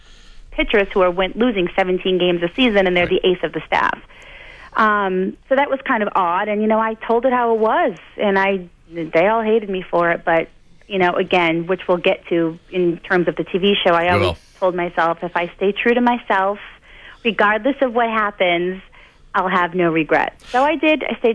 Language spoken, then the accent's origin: English; Boston, Massachusetts, United States; I had just come off the Yankees World Series, and I'm born and raised in Boston, and the fans hated me.